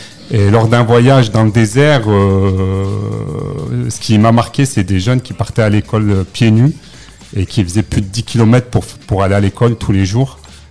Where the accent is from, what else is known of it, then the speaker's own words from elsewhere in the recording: Échirolles, Auvergne-Rhône-Alpes, France; J'ai 45 ans. Je viens de la ville d'Échirolles. Mm-hmm. Donc, je suis un peu un sportif échirolois.